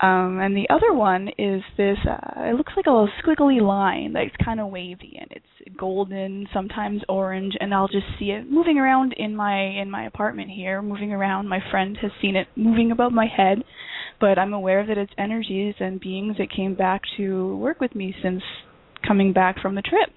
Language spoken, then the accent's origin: English; Canada; And I'm from Canada, so I was racking my brain as to how I would be able to get this quite large crystal home